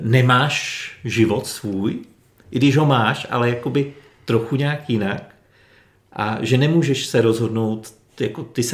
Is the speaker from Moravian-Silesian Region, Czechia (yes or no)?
no; Česká Lípa, Liberec Region, Czechia; now in Krásná Lípa, Czechia; já jsem rodák z České Lípy a já tvrdím, že tam je nádherně teplo.